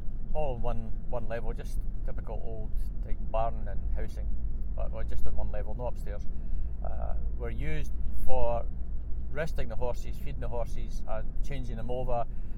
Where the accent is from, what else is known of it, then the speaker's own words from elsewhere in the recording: Bathgate, Scotland, United Kingdom; So I'm driving down to through Durfikin from my hometown of Bathgate, over the country roads, and I'm heading for Linlithgow